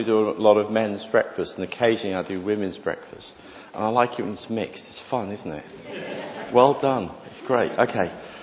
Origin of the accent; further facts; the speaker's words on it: Liverpool, North West England, United Kingdom; accent: Scouse; I don't know if you can tell by my accent where I'm from. I'm from a little fishing village up north called Liverpool. You've heard of it. It's a great place. I was there as a child for many, many years.